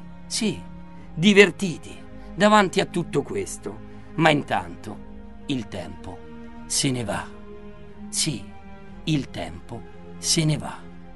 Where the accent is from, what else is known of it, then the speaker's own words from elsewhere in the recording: Rome, Lazio, Italy; visto che siamo romani, fregnacce